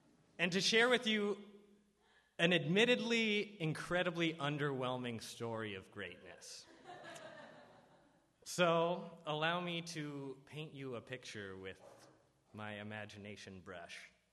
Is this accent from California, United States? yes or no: no; Philadelphia, Pennsylvania, United States; So yeah, as Katie mentioned, I'm from Pennsylvania, and whenever I tell people that, I do so with a great deal of pride